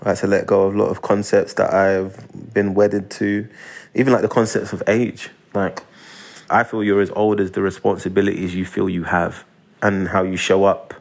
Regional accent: England, United Kingdom; Yeah, I remember it being mentioned at school in passing because we studied civil rights

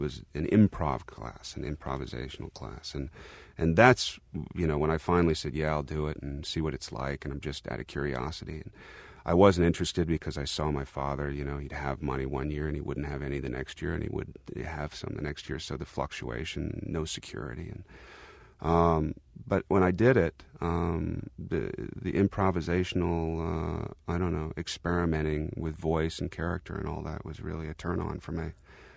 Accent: Paso Robles, California, United States; born or raised there

